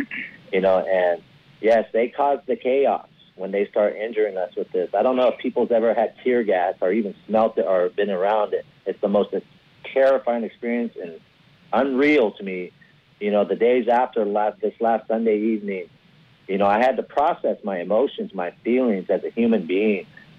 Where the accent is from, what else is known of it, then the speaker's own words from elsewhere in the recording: Hoopa, California, United States; I come from the Natinawe people, Hoopa, California.